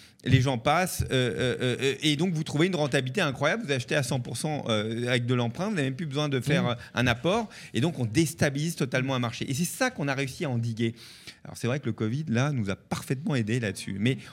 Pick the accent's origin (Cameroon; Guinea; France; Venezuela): France; Versailles, Île-de-France; now in Val d'Oise, France; je vis dans le Val d'Oise. Donc, je le vis au quotidien depuis 20 ans maintenant. Et puis, moi, j'ai été élevé à Versailles.